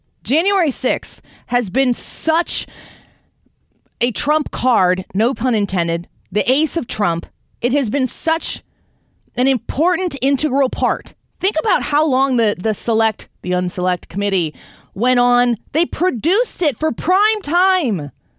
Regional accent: Illinois, United States; I'm from Illinois. We invented it. We perfected it.

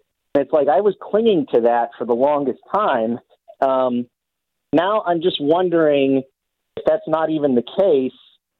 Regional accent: Ohio, United States; Okay, so back in the day, I mean, as you know, I'm from Ohio.

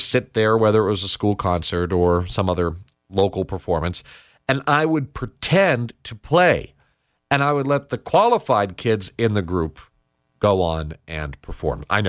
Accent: Andover, Connecticut, United States; Yes, I'm from Andover, Connecticut. Hometown represent.

